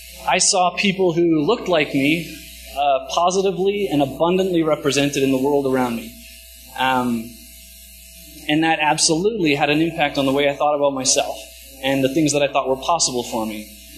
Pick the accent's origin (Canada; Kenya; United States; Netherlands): Canada; Western Canada; I was born and raised in Western Canada, English-speaking Canada, which is important. I am a white, straight, cisgender male. I was raised primarily in rural small towns, and my family was lower socioeconomic status